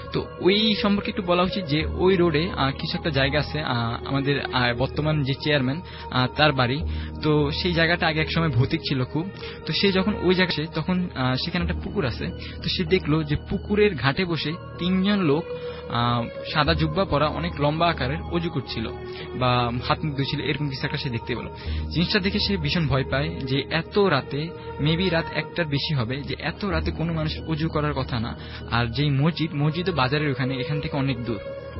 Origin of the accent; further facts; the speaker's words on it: Kabirhat, Chittagong Division, Bangladesh; আমার গ্রামের বাড়ি হচ্ছে নোয়াখালী কবিরহাট উপজেলায় কালামুন্সি